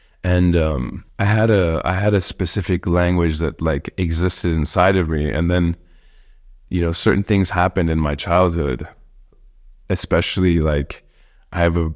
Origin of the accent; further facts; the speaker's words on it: Indiana, United States; born there; She's like, where are you from? I'm like, well, I was born in Indiana.